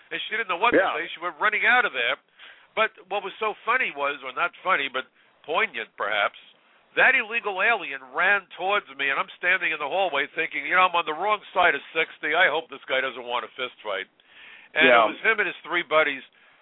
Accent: New York, United States; I'm in Arizona. I'm a New Yorker.

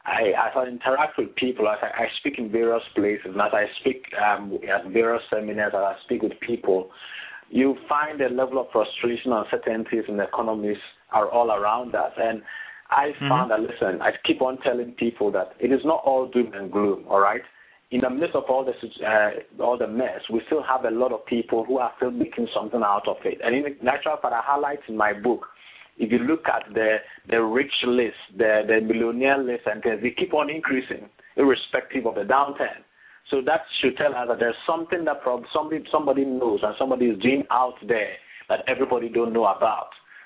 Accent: Ghana; moved away as an adult; now in United Kingdom; Yeah, I'm originally from Ghana. It's in West Africa.

